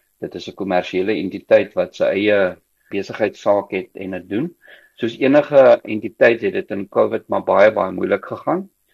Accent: Gauteng, South Africa; born or raised there

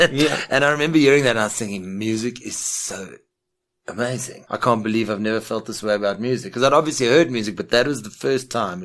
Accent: Maltino, Eastern Cape, South Africa; I grew up in Maltino in the Eastern Cape, and we were coming to visit family in Joburg.

